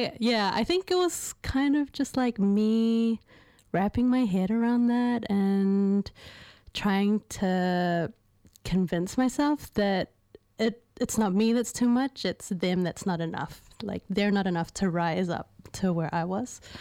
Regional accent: Avondale, United States; I'm a Filipino artist from Avondale, or as I like to say, Avondale.

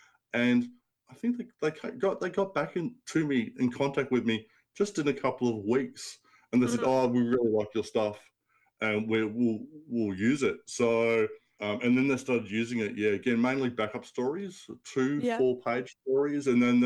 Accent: Australia; because I'm Australian and I was working on a US property

